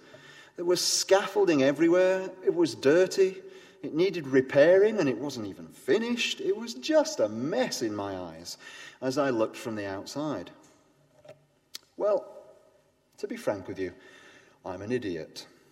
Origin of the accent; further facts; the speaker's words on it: England, United Kingdom; because I'm English